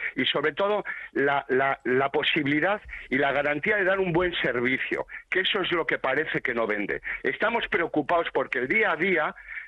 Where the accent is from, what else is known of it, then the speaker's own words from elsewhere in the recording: Basque Country, Spain; Nosotros somos de aquí, ¿eh? Somos de Euskadi, ¿eh?